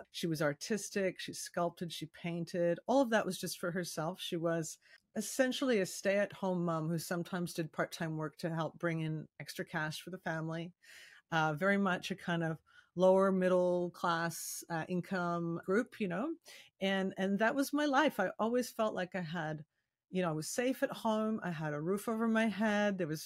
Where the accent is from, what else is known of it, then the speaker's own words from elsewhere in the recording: Victoria, British Columbia, Canada; born there; And this is where I was born. So I was born on Vancouver Island, which is a kind of banana shaped island off the mainland, Vancouver. And I am currently back here. So I'm an Australian and Canadian citizen.